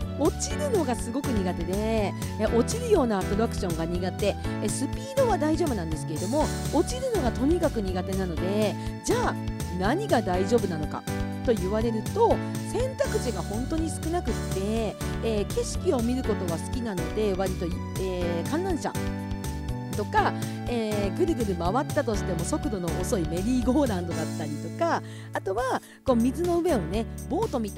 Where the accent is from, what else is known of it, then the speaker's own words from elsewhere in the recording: Kushiro, Hokkaido, Japan; 私の地元北海道釧路市